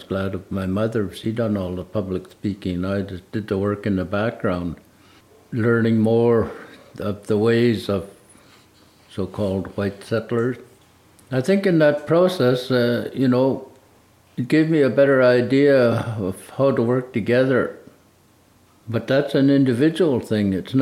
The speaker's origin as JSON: {"language": "English", "town": "Salmon Arm", "region": "British Columbia", "country": "Canada", "tie": "born or raised there", "said": "But me, I call it this kind of growing up in Salmon Arm and understanding their local rules."}